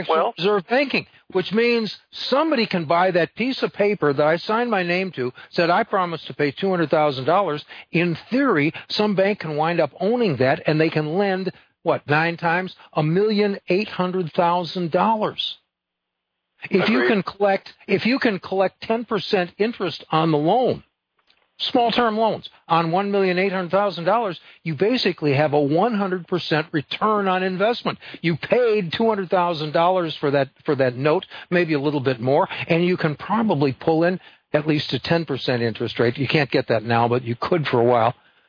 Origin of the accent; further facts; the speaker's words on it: Texas, United States; from Texas, here with Melody from Pennsylvania, East Coast.